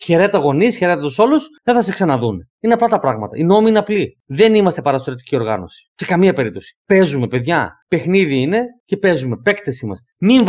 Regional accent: Greece; Εντάξει, δεν θα το δείξω στο έρσο ότι είμαι Έλληνας.

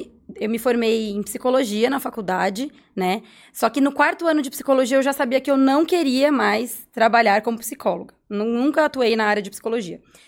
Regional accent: Atibaia, São Paulo, Brazil; now in Araraquara, Brazil; Eu sou de Atibaia e nasci aqui.

